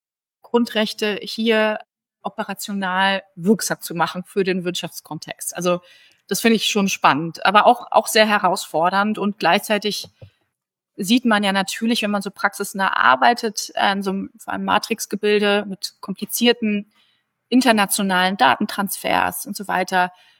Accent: Germany; ich bin halt in Deutschland geboren, das ist ja schon ein Privileg.

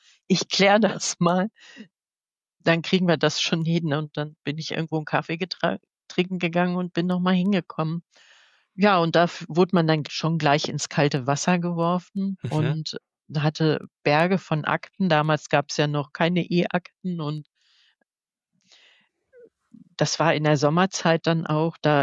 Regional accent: Wuppertal, North Rhine-Westphalia, Germany; meine Heimatstadt ich komme aus Wuppertal

